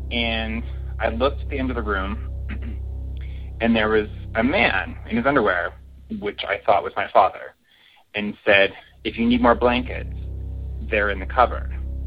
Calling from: Toronto, Ontario, Canada; I'm calling from Toronto, Canada, and I have quite a few stories

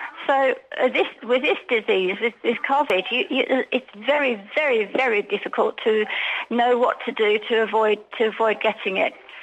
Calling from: Alicante, Valencian Community, Spain; Alicante.

